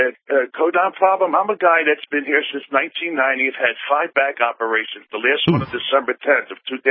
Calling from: Sarasota, Florida, United States; Yes, I'm calling from Sarasota, Florida

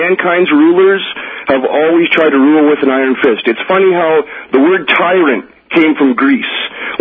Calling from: Canada; I'm in Canada.

